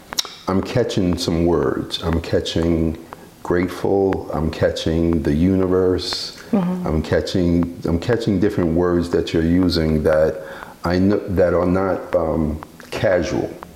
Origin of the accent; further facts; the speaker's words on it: Bronx, New York, United States; I'm from the Bronx. We didn't have much woods.